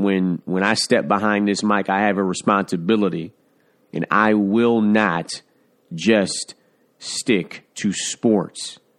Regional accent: Detroit, Michigan, United States; including my hometown of Detroit

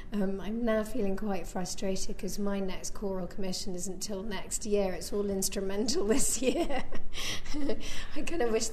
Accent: London, United Kingdom; and I'm from London.

